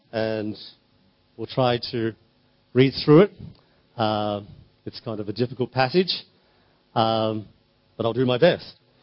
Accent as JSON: {"language": "English", "country": "Australia", "said": "I'm from Australia."}